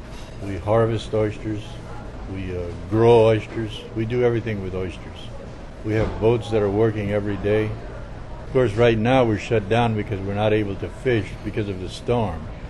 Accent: Louisiana, United States; I was born and raised here in Terrebonne Parish, down Bayou du Large, 15 miles from here.

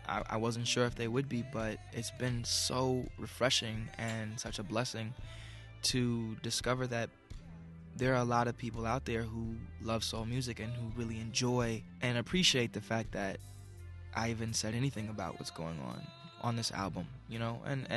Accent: Los Angeles, California, United States; Growing up, I kind of caught myself in the middle, growing up in Los Angeles, of a lot of tension at the time in the 90s, early 90s.

